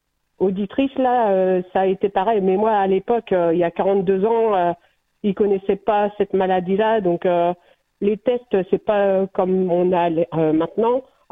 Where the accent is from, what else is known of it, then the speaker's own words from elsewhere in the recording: Le Mans, Pays de la Loire, France; now in Poitiers, France; Et donc, moi, je suis originaire du Mans.